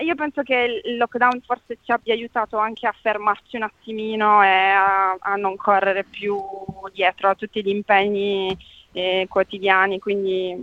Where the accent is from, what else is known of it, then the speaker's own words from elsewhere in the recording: Apulia, Italy; also born or lived in Milan; mentre ne siamo pugliesi, per cui in Puglia c'è più tendenza al sud a condividere con i vicini